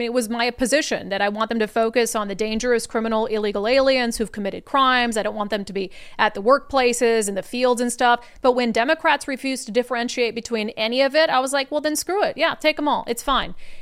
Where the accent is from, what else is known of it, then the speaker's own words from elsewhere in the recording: Minnesota, United States; I grew up in Minnesota, not far, I guess, from Minneapolis, and it's freaking cold this time of year.